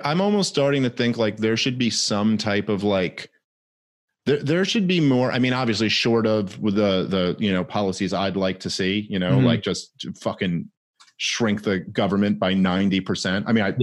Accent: New York, United States; it just makes my blood boil, both as a New Yorker and someone who just believes in freedom.

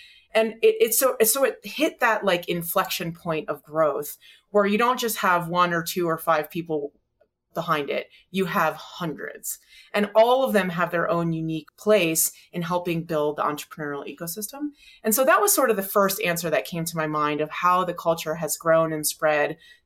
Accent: Florida, United States; moved away as an adult; now in Colorado, United States; Growing up in Florida is very different than Colorado. And so I had this like lifelong dream, childhood dream of moving to Colorado.

